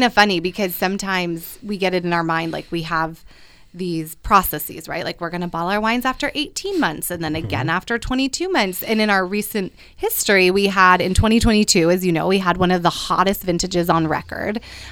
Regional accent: Mendocino, California, United States; I grew up in Mendocino.

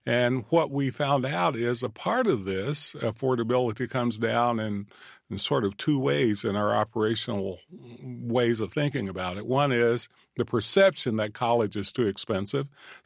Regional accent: Manchester, Kentucky, United States; starting off the listening tour of my hometown of Manchester and talking with the community members there

